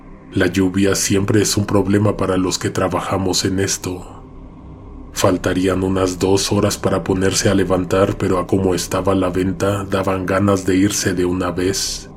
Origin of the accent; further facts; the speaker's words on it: Mexico City, Mexico; soy de la Ciudad de México, vivo muy cerca del Metro Morelos.